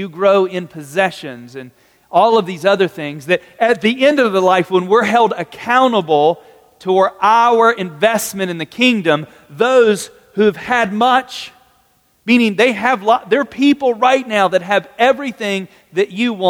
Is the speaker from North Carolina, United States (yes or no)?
yes; Carthage, North Carolina, United States; I am from Carthage, North Carolina. It is in the country. We did get our second stoplight not too long ago, so we're moving up in the world.